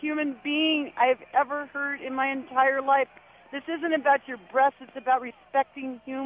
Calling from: Boulder, Colorado, United States; Boulder, Colorado, and I just think this is the most arrogant human being I've ever

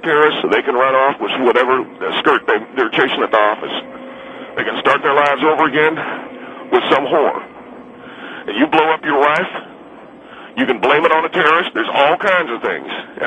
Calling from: Corona, California, United States; I'm calling from Corona, California.

